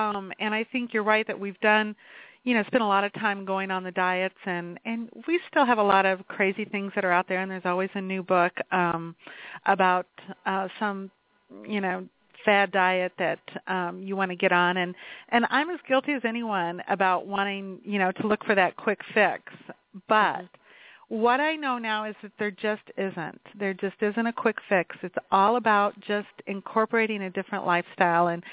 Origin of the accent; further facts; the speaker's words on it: Naperville, Illinois, United States; I grew up here in Naperville, and so always, you know, just had a lot of extra weight